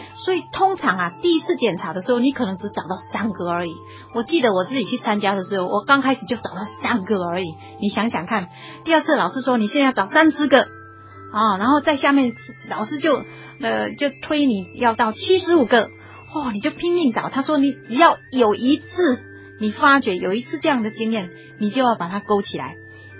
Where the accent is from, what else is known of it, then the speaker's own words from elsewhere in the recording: China; 特别我们中国人非常的压抑哈